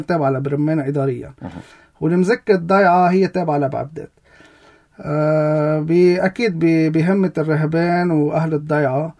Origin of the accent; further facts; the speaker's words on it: Shakhtoura, Keserwan-Jbeil, Lebanon; نحن ضيعتنا فيها حوالي 30 شخص